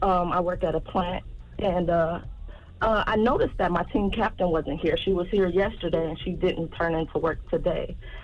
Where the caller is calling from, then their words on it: Detroit, Michigan, United States; I'm calling from Detroit, Michigan.